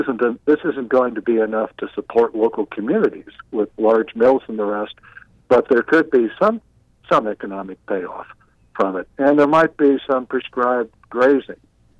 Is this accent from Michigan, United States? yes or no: no; Phoenix, Arizona, United States; I mean, I grew up in Phoenix, basically.